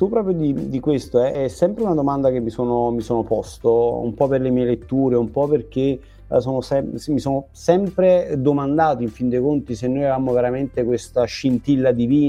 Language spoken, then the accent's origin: Italian; Benevento, Campania, Italy; io vengo da Benevento, per cui in qualche modo ho definito Benevento il secondo luogo